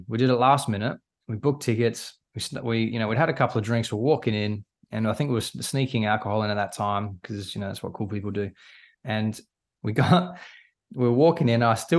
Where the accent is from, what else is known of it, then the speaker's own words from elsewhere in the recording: South Australia, Australia; now in Gold Coast, Australia; So these days, I basically live on the Gold Coast. I was born and raised in South Australia